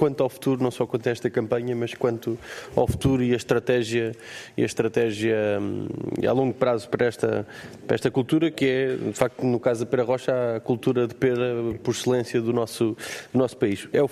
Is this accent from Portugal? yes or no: yes; Oeste, Portugal; eu sou do Oeste